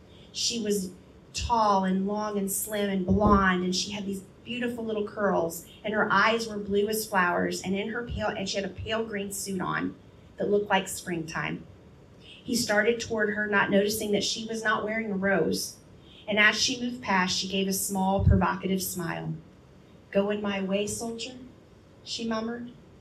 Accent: United States; As an American, patience is not our forte.

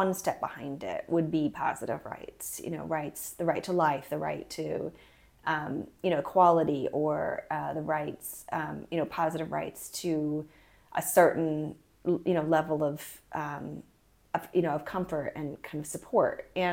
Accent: United States; is really hard for us, as an American to wrap my head around.

